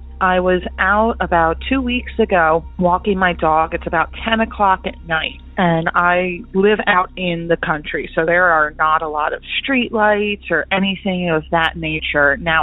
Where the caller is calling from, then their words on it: Pennsylvania, United States; I'm calling from Lancaster County, Pennsylvania